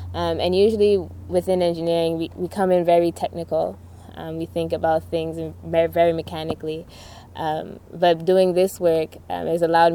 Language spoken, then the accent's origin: English; U.S. Virgin Islands; I'm from the Virgin Islands, and many of us don't get the chance to venture to the different islands.